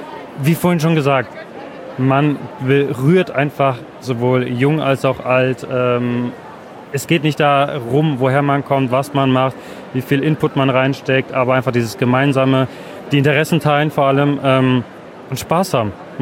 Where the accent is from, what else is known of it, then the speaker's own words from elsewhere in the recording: Würzburg, Bavaria, Germany; Aus Würzburg.